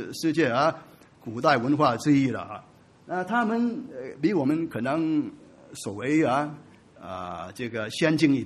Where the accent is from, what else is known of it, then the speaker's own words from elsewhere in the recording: China; 我们中国人其实有人问我这个常常跟大家讲，我们中国的文化是什么？